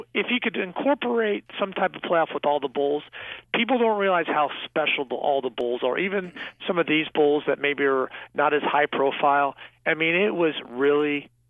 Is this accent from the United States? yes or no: yes; Kansas City, United States; But I mean, I grew up in Kansas City